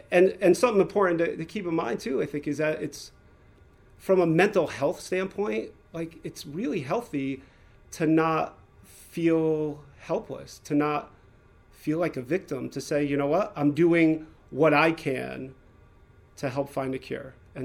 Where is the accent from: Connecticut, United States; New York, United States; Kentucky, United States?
Connecticut, United States; New Haven; As you said, I grew up in Connecticut. I was diagnosed when I was 2 years old at Yale New Haven Hospital. I grew up outside of New Haven.